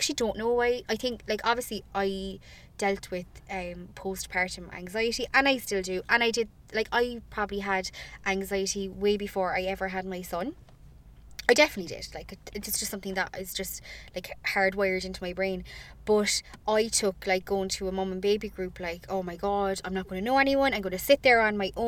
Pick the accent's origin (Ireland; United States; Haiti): Ireland; Cork, Munster; accent: Cork; so I'm from Cork, obviously. If you can't